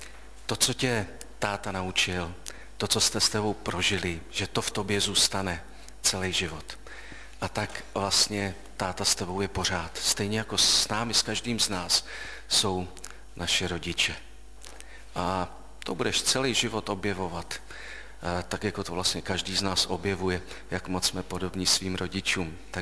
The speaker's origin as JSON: {"language": "Czech", "town": "Ostrava", "region": "Moravian-Silesian Region", "country": "Czechia", "tie": "born there", "said": "Před 51 lety jsem se narodil v Ostravě."}